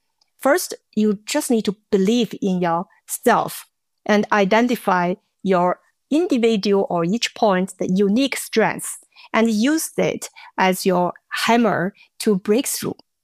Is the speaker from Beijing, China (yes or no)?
yes; Beijing, China; I came from Beijing and working in the engineering environment in China where women were present.